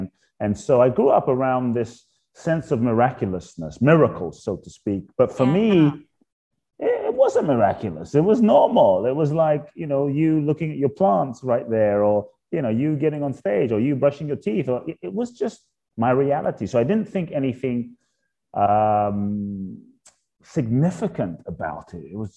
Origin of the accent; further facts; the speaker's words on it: London, United Kingdom; also born or lived in Ghana; being born in Ghana, West Africa, father from Ghana, mother from Japan, growing up in London